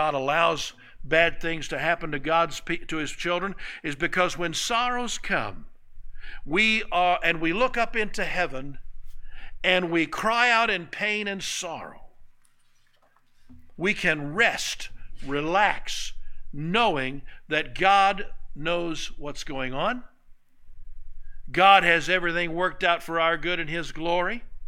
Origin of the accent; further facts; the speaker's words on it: Tulsa, Oklahoma, United States; also born or lived in Bartlesville; When I was a boy, I was born in Bartlesville, north of Tulsa. And when I was about 6 years old, my dad worked for City Service Oil Company. My dad got transferred to Tulsa.